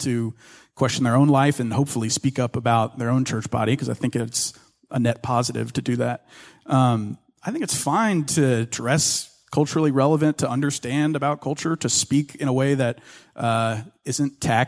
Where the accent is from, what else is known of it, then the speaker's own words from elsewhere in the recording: Ruston, Louisiana, United States; So I grew up in North Louisiana in this town called Ruston, and had two great parents, had a great family, middle-class upbringing.